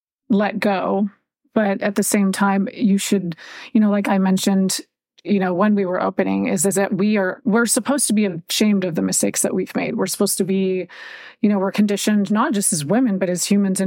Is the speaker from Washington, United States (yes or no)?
yes; Seattle, Washington, United States; also born or lived in Montana; You know, I was born in Montana. I left there when I was young and moved to the state of Washington with my mom.